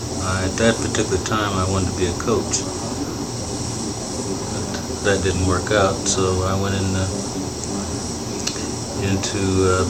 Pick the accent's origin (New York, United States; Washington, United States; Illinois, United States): Illinois, United States; Champaign; Well, I was born in Champaign and was born in 1928.